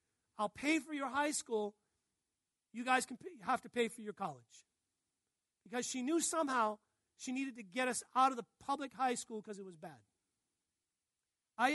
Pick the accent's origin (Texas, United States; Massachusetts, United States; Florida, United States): Massachusetts, United States; Worcester; You know, I grew up in Worcester, Massachusetts. It's the city right in the center of Massachusetts. It's an industrial working man city.